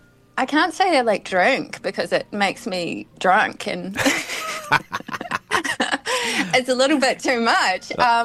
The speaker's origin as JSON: {"language": "English", "town": "Dunedin", "region": "Otago", "country": "New Zealand", "tie": "born or raised there", "also_born_or_lived": "Nelson", "said": "Yeah, I was born in Nelson. Kind of travelled around like gypsies, to be honest. And then moved to Otipoti when I was about 4 or 5."}